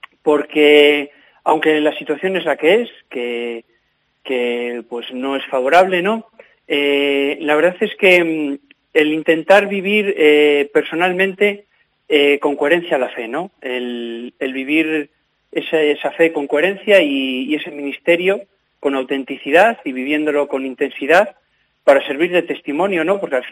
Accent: Benavente, Castile and León, Spain; Sobre todo Benavente, que yo es de donde soy.

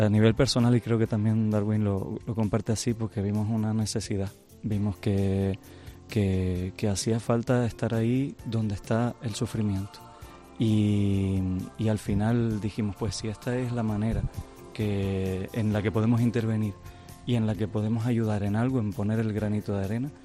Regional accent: Tenerife, Canary Islands, Spain; now in El Hierro, Spain; Sí, soy de Tenerife.

